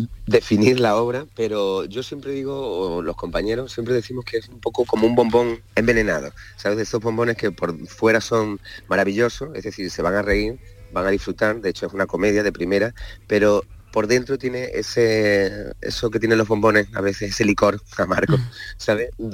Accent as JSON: {"language": "Spanish", "region": "Extremadura", "country": "Spain", "said": "terminamos en Extremadura, yo que soy extremeño"}